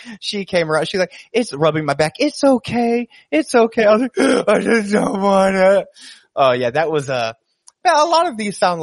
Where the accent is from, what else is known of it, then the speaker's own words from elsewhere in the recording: Tampa, Florida, United States; I did not come from Mayo, Florida. I came from Tampa, Florida. My dad moved up to Mayo.